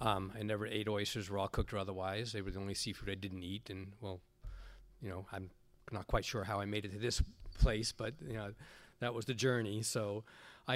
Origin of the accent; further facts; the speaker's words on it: New York, United States; I grew up on the East End, Long Island, in New York.